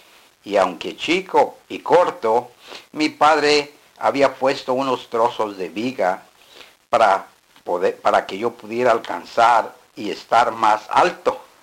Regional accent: Moroleón, Guanajuato, Mexico; Pero yo sabía que allí en mi pueblo no podía tenerlo. Cumplí 18 años, edad en que en México se es mayor de edad, y me inscribí para dar mi servicio militar obligatorio ahí en Moroleón por un año

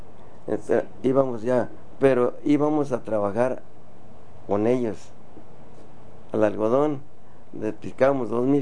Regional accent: Michoacán, Mexico; Se acabó mi contrato en Oxnard y salí yo para México, para Michoacán.

